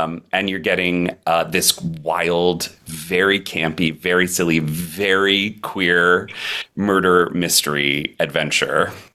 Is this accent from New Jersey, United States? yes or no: no; New York, United States; I'm a New Yorker, so I'm not an LA person